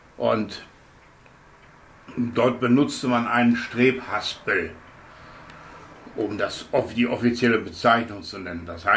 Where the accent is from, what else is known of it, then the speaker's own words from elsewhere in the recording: Rösehöfe, Lower Saxony, Germany; Im Schaumburg-Lippischen, im kleinsten Schaumburg-Lippischen Dorf an der Grenze Oberkirchens am Bückeberg.